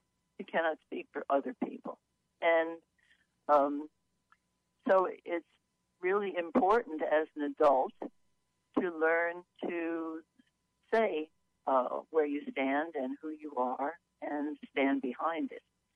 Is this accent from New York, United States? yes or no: yes; Brooklyn, New York, United States; born there; I was born in 1933 in Brooklyn, New York.